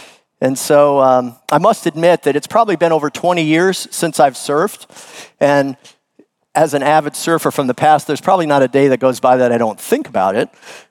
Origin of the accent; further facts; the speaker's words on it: Winter Park, Florida, United States; I grew up in Winter Park, and growing up so close to the coast, I was an avid surfer.